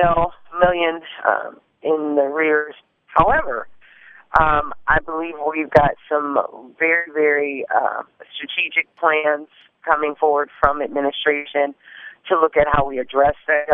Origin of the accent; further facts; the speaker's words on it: Lansing, Michigan, United States; growing up in Lansing, the sledding hill is extremely important. It's a part of the fabric of growing up in Lansing.